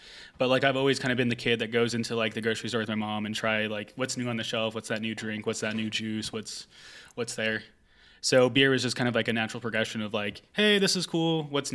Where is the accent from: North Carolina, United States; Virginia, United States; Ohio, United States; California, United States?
California, United States; San Marcos; Dude, I grew up in San Marcos, kind of like on the border of Escondido.